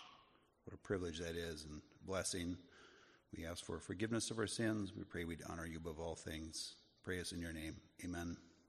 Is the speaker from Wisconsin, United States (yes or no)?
yes; Ladysmith, Wisconsin, United States; born there; I was born in March 27th, 1966. I was actually born in a hospital in Ladysmith, Wisconsin.